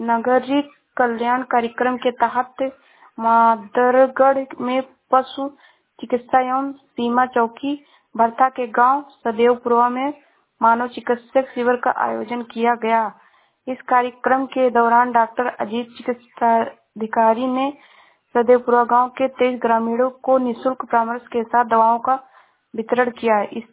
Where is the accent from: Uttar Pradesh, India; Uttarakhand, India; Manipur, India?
Uttar Pradesh, India; Shravasti; मैं जिला श्रावस्ती से हूँ।